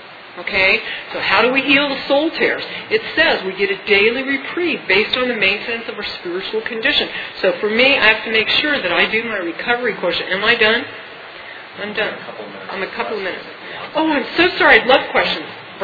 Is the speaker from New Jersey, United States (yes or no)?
no; Glendale, California, United States; I was 7 years old. I was born and raised in Glendale, California.